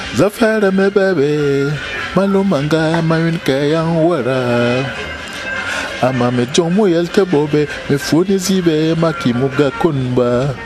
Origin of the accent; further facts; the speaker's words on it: Kaélé, Far North, Cameroon; Je suis natif de Kaélé, autochtone même de Kaélé. Je suis né en 67.